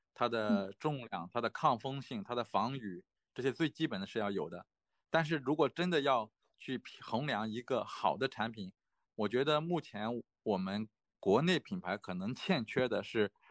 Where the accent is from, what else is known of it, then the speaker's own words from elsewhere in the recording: China; now in South Korea; 我在这个公司工作的时候，因为在这个开发室里面，我是唯一的中国人，就是设计师里面我是中国人，其他都是韩国人